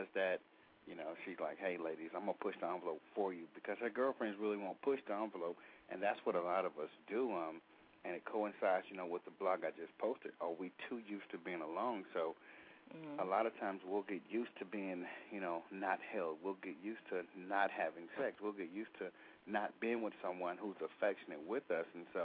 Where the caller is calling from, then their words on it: Atlanta, Georgia, United States; Well, I'm actually calling from Atlanta.